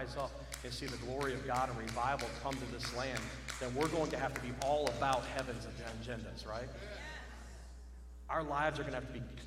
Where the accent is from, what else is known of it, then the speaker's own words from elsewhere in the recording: Michigan, United States; now in Louisiana, United States; I was born and raised in Michigan, but I don't know. I can play golf year-round here in Louisiana.